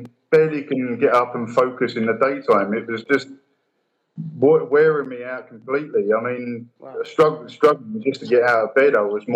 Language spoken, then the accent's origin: English; Gravesend, South East England, United Kingdom; moved away as an adult; now in Singapore; I'm from Gravesend in Kent, and I've been in Asia for the past just over 12 years, oil and gas, oil field services, stuff like that. So I've been mainly based in Singapore